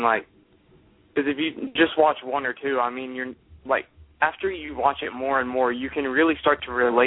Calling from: Ohio, United States; Oh, I'm calling from the United States, Ohio.

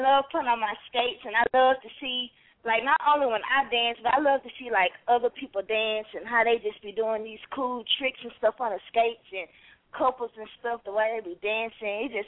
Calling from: Dallas, Texas, United States; from Dallas, Texas.

